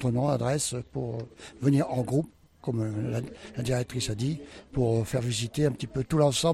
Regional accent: Aiglun, Provence-Alpes-Côte d'Azur, France; À côté de Digne-les-Bains, à Aiglun exactement.

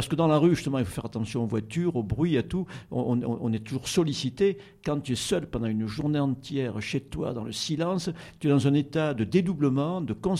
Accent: Provence-Alpes-Côte d'Azur, France; accent: Provençal; mais j'ai un léger accent provençal qui fait un peu rire.

